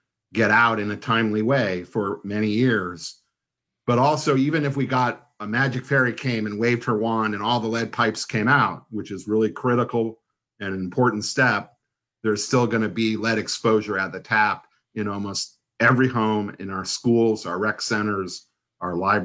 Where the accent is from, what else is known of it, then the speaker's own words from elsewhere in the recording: Washington, District of Columbia, United States; 10 years before Flint, here in my hometown in D.C., we had 20 to 30 times the amount of lead coming through our taps.